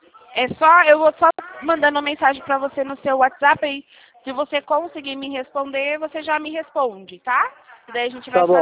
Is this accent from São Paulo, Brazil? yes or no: yes; São Paulo, Brazil; eu sou de São Paulo.